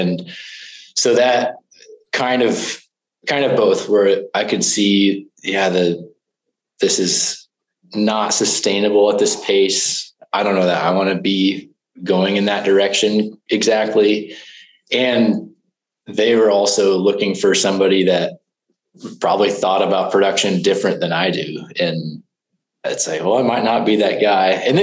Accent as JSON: {"language": "English", "region": "Nebraska", "country": "United States", "tie": "born or raised there", "said": "what if I move the company back to Nebraska? Cause I had moved back at that point."}